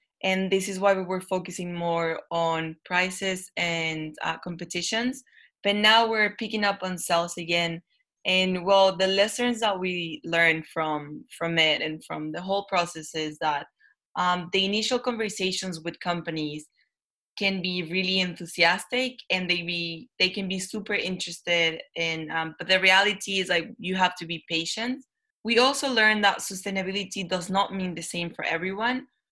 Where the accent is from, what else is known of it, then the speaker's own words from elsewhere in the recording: Mexico; now in United Kingdom; So for example, I'm from Mexico and I got my visa sponsored